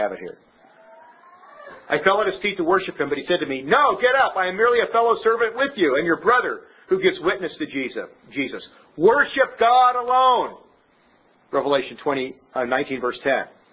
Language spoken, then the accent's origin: English; San Jose, California, United States; I was raised in the Roman Catholic Church. And I was raised, you know, we went to a church in San Jose, and where we had a lot of Mexicans, and very superstitious.